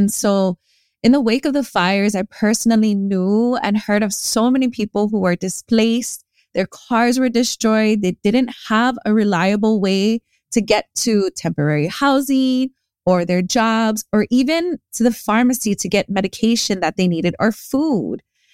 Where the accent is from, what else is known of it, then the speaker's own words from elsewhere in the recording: Hawaii, United States; I'm born and raised here in Hawaii. I'm Native Hawaiian. This is more than just my home.